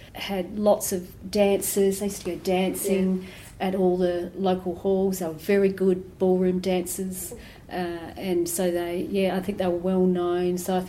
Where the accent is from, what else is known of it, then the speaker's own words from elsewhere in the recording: Strathalbyn, South Australia, Australia; born there; So I was born in Strath. I was the third out of four children.